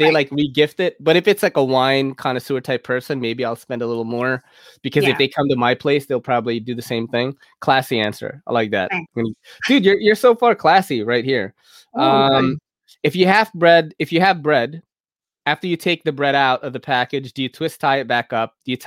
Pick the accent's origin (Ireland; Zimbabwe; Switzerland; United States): United States; New York; As a New Yorker, that absolutely breaks my heart.